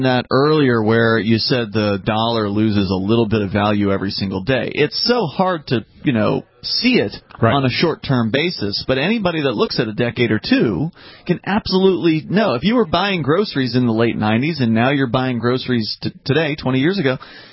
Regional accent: Florida, United States; I'm from Florida where every bridge is a drawbridge.

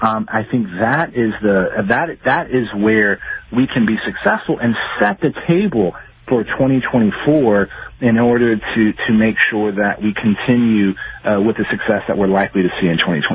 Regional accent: Texas, United States; Texas, my home state, we just went through an election, a primary election.

